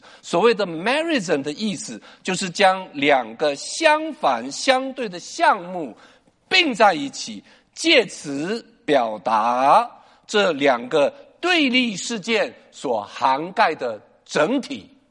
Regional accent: China; 因为我知道我们中国人大年初一的怎么能够提那个字呢？

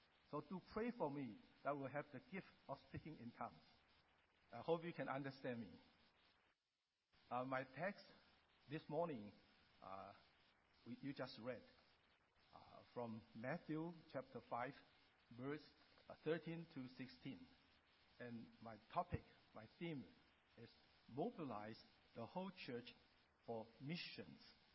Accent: Taiwan; first language Hokkien; English is a second language; My first language was Amoy, Hokkien, or Taiwanese. Taiwan way. How many can understand Taiwan way? A little bit. That's my mother tongue. I learned to speak Mandarin, Putonghua, when I got to Taiwan at the age of 7.

